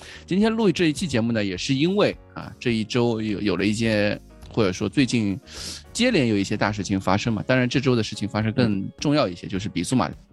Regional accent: Shanghai, China; 我们上海话

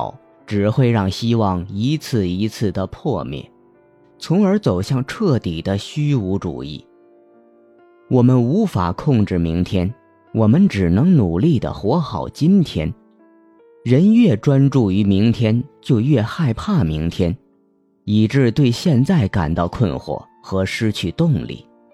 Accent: Hunan, China; 普通话中的金和精彩的精有着相似的发音，我们湖南人不区分前后鼻音。

